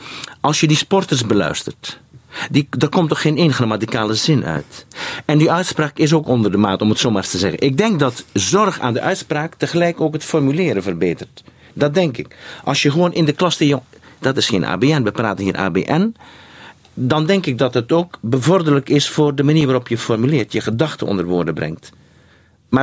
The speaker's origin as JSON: {"language": "Dutch", "region": "North Brabant", "country": "Netherlands", "said": "Ik kom uit West-Brabant en ik ben het redelijk kwijtgeraakt."}